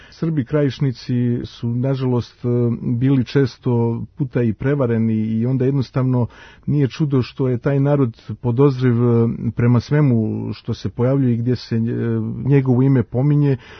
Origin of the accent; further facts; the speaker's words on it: Dubrovnik, Dubrovnik-Neretva County, Croatia; now in Serbia; ja sam rođen u Dubrovniku i tamo sam odrastao, a roditelji su mi s prostora istočne Hercegovine, odnosno majka je Trebinjka, otac iz Ljubinja, tako da eto, iz tih krajeva, dakle i ja sam došao u Srbiju